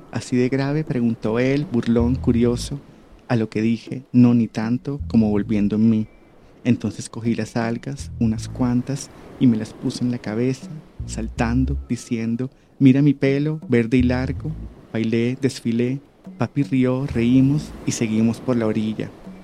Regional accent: Barranquilla, Atlántico, Colombia; está inspirada en mi ciudad natal, que es Barranquilla.

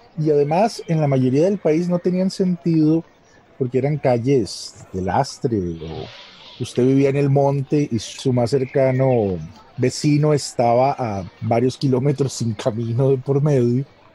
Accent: Costa Rica; soy costarricense.

